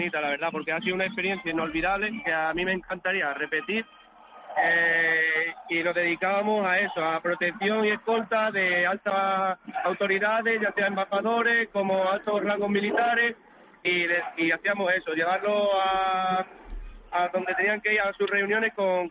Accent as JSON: {"language": "Spanish", "town": "Almería", "region": "Andalusia", "country": "Spain", "said": "como en el caso de nosotros que somos de Almería"}